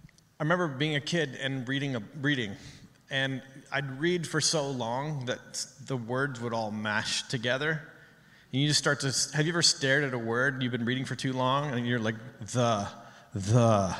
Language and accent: English; Canada; I'm a Canadian.